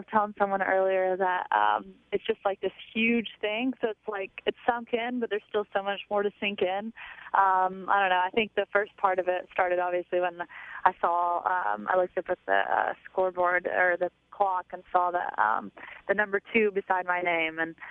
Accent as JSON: {"language": "English", "town": "Knoxville", "region": "Tennessee", "country": "United States", "tie": "born or raised there", "said": "the Olympic team has to meet in Knoxville, which is my hometown, so that's pretty cool."}